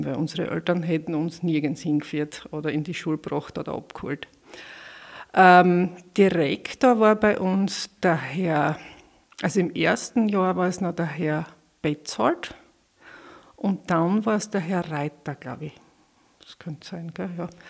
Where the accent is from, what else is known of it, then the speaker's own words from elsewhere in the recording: Tieschen, Styria, Austria; Ich bin eine gebürtige Tischnerin. Das heißt, wir Tischnerkinder sind damals in die Hauptschule nach Bad Radkersburg gefahren. Das war 1979 bis 1983.